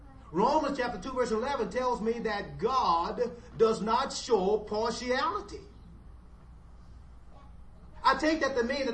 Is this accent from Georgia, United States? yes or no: no; New Orleans, Louisiana, United States; I grew up in New Orleans, Louisiana. A lot of swamps, flat land.